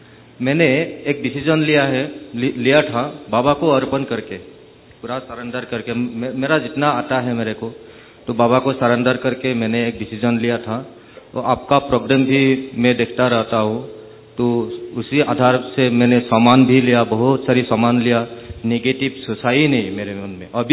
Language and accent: Hindi; Assam, India; मैं आसाम से हूँ